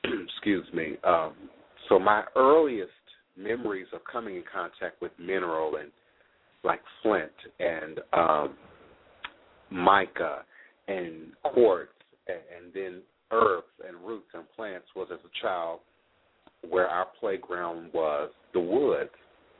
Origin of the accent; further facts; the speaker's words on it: Maryland, United States; I, as a child growing up in Maryland, right outside of D.C., not too far, if you will, from Pennsylvania Avenue